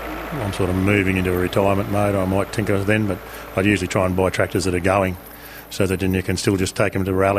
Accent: Tingoora, Queensland, Australia; from Tingoora, just north of Kingaroy. I lived on the farm all my life, the whole 53 years

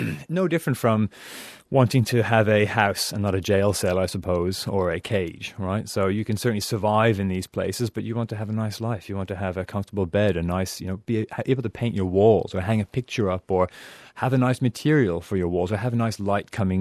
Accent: Perth, Western Australia, Australia; and I'm from Perth, Western Australia. It's a very developer-driven state.

